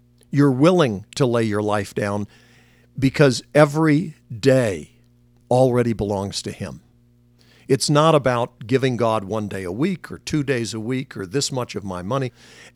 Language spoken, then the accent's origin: English; North Carolina, United States; When I was growing up in Western Carolina, I went out as a teenager on the streets